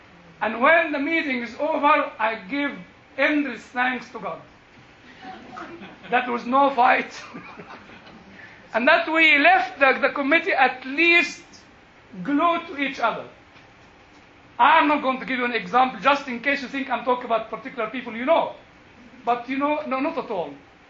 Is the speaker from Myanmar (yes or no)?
no; Cambridge, East of England, United Kingdom; accent: Jewish Cambridge; He's worried about, you know, my Jewish Cambridge accent doesn't go very well with your ears.